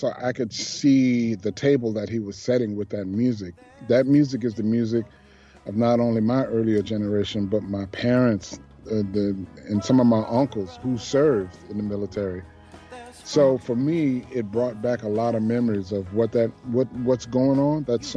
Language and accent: English; New Orleans, Louisiana, United States; when I was growing up in New Orleans, my father loved operatic music and wanted to be an operatic singer.